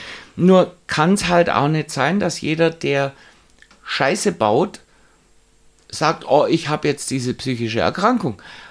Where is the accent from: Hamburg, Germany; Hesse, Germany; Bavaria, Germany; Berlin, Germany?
Bavaria, Germany; Munich; wir haben da als Münchner den Ruf, dass wir uns da sehr stur an unsere eigenen Vorgaben halten